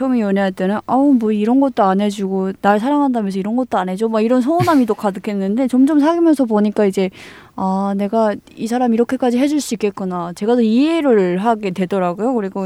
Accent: North Korea; now in South Korea; 제가 북한에서 살다가 와서

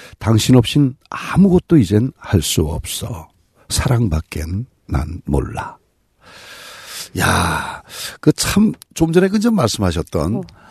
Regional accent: Gyeongsang, South Korea; 경상도.

